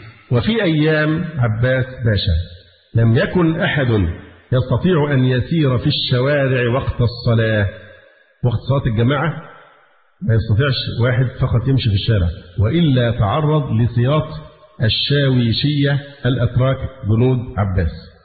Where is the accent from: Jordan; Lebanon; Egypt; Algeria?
Egypt; لأننا لا ناقة لنا ولا جمل كمصريين